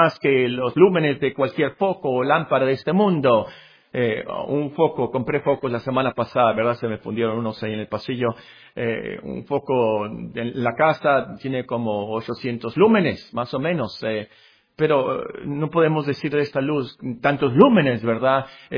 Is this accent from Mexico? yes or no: yes; Mexico; Es de notarse que nosotros como mexicanos entendemos algo de la luz en lo que acabamos de ver